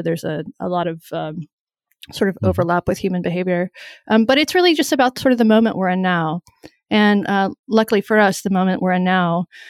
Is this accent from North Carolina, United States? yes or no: yes; North Carolina, United States; No, I grew up in North Carolina in sort of a rural Appalachian area in North Carolina.